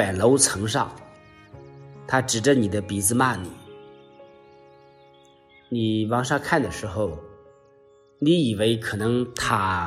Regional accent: China; 就像我们中国人说的，跳出三界外，不在五行中

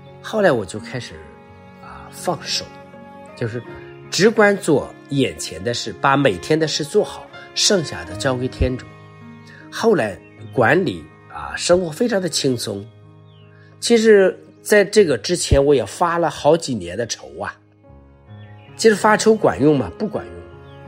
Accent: China; 所以我们中国人呢，我们也说尽人力，听天命。

